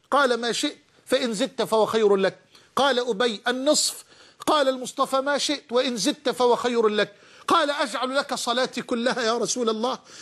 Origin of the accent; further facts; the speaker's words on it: Mansoura, Dakahlia, Egypt; في مركز عندنا في المنصورة يسمى مركز شربين،